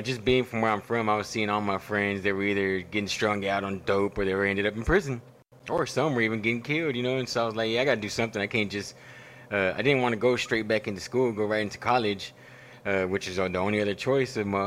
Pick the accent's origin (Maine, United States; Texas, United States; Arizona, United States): Texas, United States; Corpus Christi; also born or lived in Houston, United States; I'm from Corpus Christi, Texas. Okay. Mm-hmm. Born and raised most of my life. I spent a few years, some of my childhood in Houston, and then ended up going back to Corpus around 7-8 years old